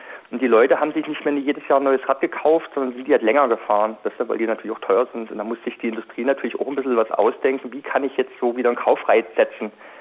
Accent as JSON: {"language": "German", "region": "East Germany", "country": "Germany", "tie": "born or raised there", "said": "Ich bin zum Beispiel in der DDR aufgewachsen"}